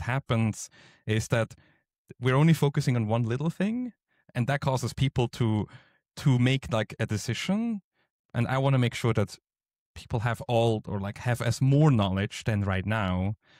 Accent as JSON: {"language": "English", "country": "Switzerland", "second_language": "English", "said": "I am from Switzerland in the end, to be neutral and just explain technically."}